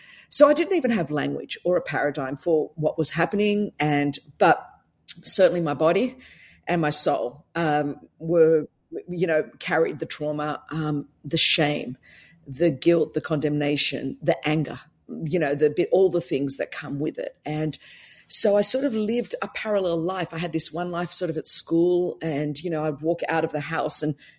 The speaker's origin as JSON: {"language": "English", "town": "Sydney", "region": "New South Wales", "country": "Australia", "tie": "born or raised there", "accent": "Australian", "said": "I did. I grew up in Sydney, Australia. So I was in the promised land."}